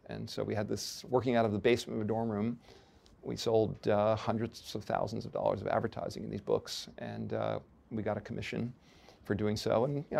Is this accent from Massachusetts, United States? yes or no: no; Chappaqua, New York, United States; I grew up in Chappaqua, New York.